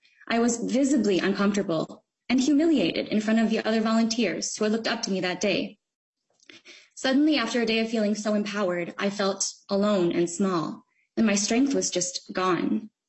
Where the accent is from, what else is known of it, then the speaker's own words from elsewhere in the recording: Lindstrom, Minnesota, United States; also born or lived in St. Paul; I was born in St. Paul and grew up in Lindstrom, Minnesota.